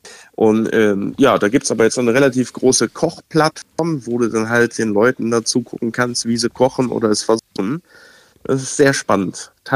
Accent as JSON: {"language": "German", "town": "Cologne", "region": "North Rhine-Westphalia", "country": "Germany", "said": "als Kölner"}